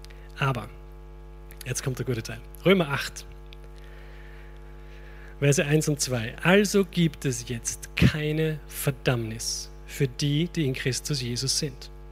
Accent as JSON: {"language": "German", "country": "Austria", "said": "Gerade bei uns in Österreich. Wir wollen immer Bari sein mit den Leuten."}